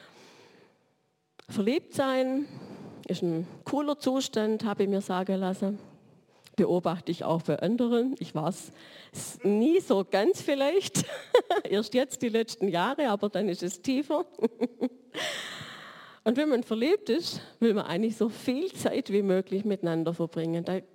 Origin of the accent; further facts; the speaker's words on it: Baden-Württemberg, Germany; accent: Swabian; first language German; Meine Muttersprache ist Deutsch und ich spreche den Dialekt Schwäbisch.